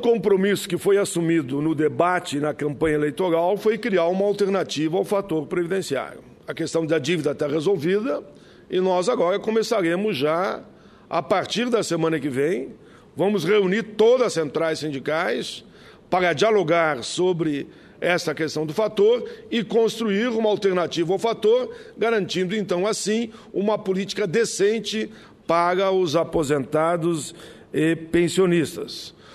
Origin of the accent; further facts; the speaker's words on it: South Region, Brazil; Eu sou do Sul, e aí abraça aquela música os três estados do Sul, né?